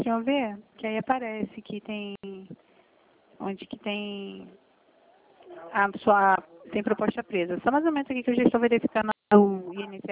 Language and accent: Portuguese; Rio de Janeiro, Brazil; tá com DDD 51, mas eu sou aqui do Rio, tá bom?